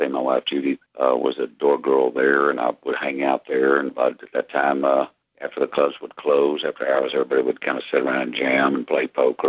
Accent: Austin, Texas, United States; especially growing up in Austin, you would see … was playing these little small clubs there.

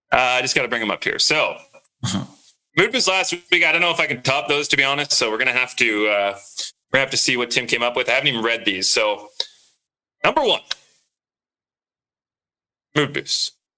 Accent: Ottawa, Ontario, Canada; I think I'm an East End boy. Like, I grew up obviously in Beacon Hill and lived in Blackburn and this

